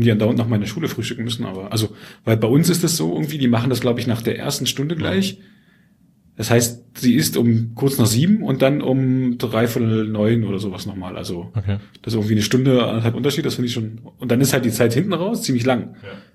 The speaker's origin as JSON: {"language": "German", "region": "East Germany", "country": "Germany", "tie": "born or raised there", "said": "Ich bin im Osten groß geworden, da gab es sowas nicht."}